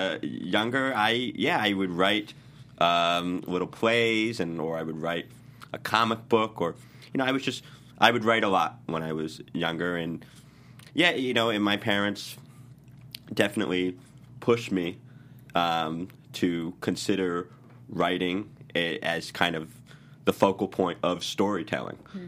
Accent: Rhode Island, United States; Yeah, I'm from Rhode Island.

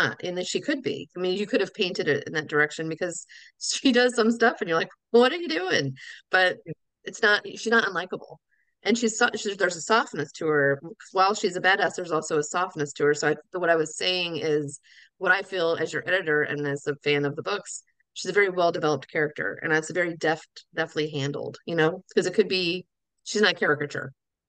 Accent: Maryland, United States; We're from the South. We're from Maryland. She and I. So we're not used to this like frigid air.

